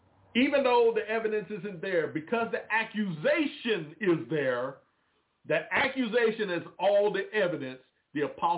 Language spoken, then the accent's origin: English; Roanoke, Virginia, United States; born there; I'm born on October the 16th, 1968, in a place called Roanoke, Virgini